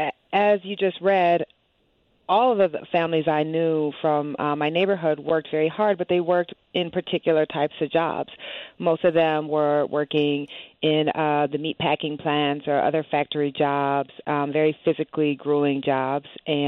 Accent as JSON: {"language": "English", "town": "Waterloo", "region": "Iowa", "country": "United States", "tie": "born or raised there", "said": "So I grew up in Waterloo, Iowa, which is a very blue-collar town, very racially diverse, and has the largest percentage black population in the state of Iowa."}